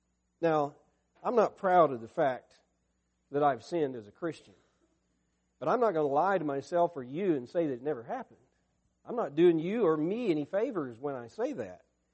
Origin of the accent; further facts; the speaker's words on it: Arkansas, United States; when I grew up in Arkansas many years ago, there was an attitude in the church that I grew up